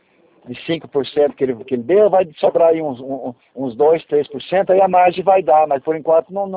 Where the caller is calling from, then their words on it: Pirapozinho, São Paulo, Brazil; Eu estou aqui numa cidade bem ao lado de Presidente Prudente, chama Pirapozinho.